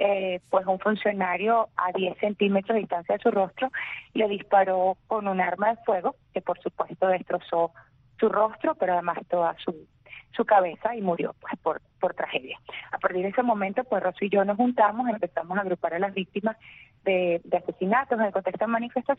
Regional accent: Venezuela; Además que somos paisanos, somos venezolanos, así que sufrimos los mismos dolores.

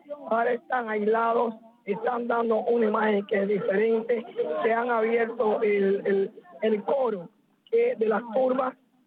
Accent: Cuba; somos los cubanos

